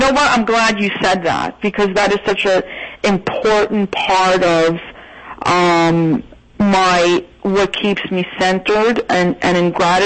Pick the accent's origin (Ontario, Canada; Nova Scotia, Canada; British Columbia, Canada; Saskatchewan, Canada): Ontario, Canada; Toronto; moved away as an adult; also born or lived in Montreal; now in New York, United States; I am Jewish. I was raised Orthodox. I'm from Canada. I was born in Montreal and raised in Toronto until I was 18. And I came to New York when I was 18, and I've been living here ever since. So that's a good solid 20 years.